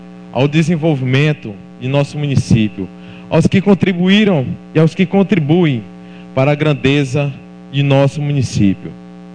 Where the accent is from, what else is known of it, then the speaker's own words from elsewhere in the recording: Guadalupe, Piauí, Brazil; Me orgulho de ser filho de Guadalupe. Por este motivo, amo minha terra. Por este motivo, amo o nosso povo.